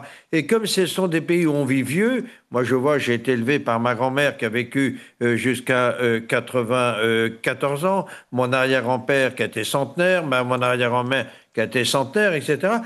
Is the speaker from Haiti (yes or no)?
no; La Chapelle-Basse-Mer, Pays de la Loire, France; au sein de mon village natal, La Chapelle-Basse-Mer